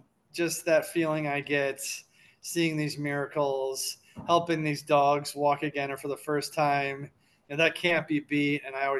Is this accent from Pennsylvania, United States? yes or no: no; Clinton, New York, United States; now in Arlington, United States; I grew up in upstate New York, a small town called Clinton, kind of in the middle of nowhere, cow country. Played a lot of sports up there.